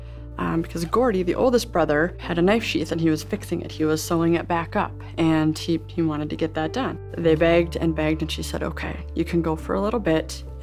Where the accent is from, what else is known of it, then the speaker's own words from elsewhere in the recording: Minnesota, United States; Born and raised in Minnesota, northwest of the suburbs.